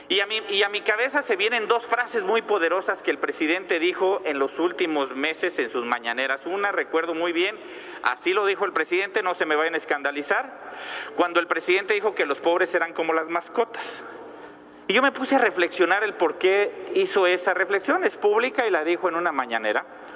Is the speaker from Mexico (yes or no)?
yes; Mexico; Y hoy tenemos esa gran oportunidad como mexicanos